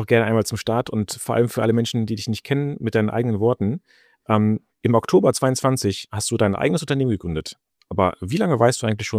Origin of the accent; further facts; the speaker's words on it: Cologne, North Rhine-Westphalia, Germany; Finde ich ja als Kölner super sympathisch den Namen